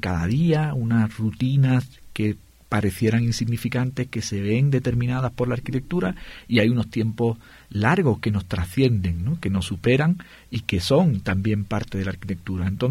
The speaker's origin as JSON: {"language": "Spanish", "region": "southern Spain", "country": "Spain", "said": "yo soy del sur de España y me apasiona el flamenco y me apasiona el baile flamenco y la música flamenca"}